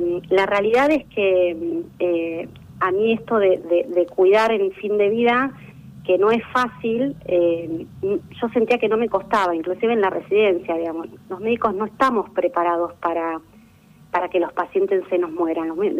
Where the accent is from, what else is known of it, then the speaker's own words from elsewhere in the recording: Morón, Buenos Aires Province, Argentina; yo soy de Buenos Aires, vengo de toda una familia de médicos. Viví parte de mi vida en Morón y en Castelar porque mis abuelos tenían un sanatorio.